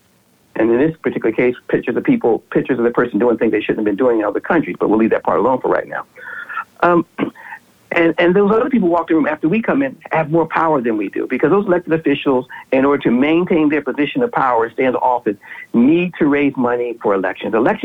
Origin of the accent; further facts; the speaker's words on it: Philadelphia, Pennsylvania, United States; My hometown of Philadelphia, when I go back there, it's rampant.